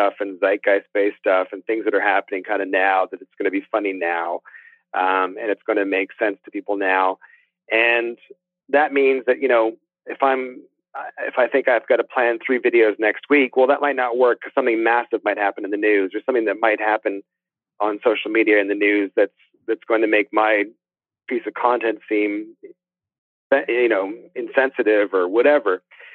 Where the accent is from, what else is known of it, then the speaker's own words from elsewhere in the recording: Canada; I mean, but I'm a Canadian egomaniac, so I'll apologize for it.